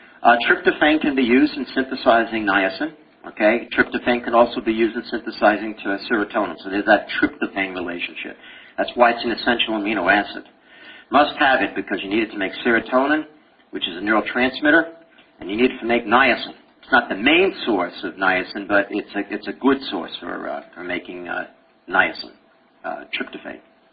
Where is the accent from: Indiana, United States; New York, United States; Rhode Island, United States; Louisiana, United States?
New York, United States; Uniondale; accent: Brooklyn; also born or lived in Brooklyn; Well, I came from Brooklyn. I was born Prospect Park, 1943. Whoa. And I lived in Uniondale, Long Island, till I was 18. So I can talk Brooklynese anytime I want.